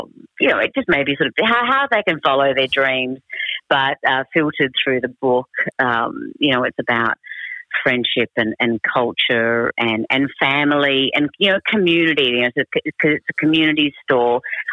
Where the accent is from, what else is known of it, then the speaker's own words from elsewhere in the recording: Sydney, New South Wales, Australia; I'm from Minto in Sydney.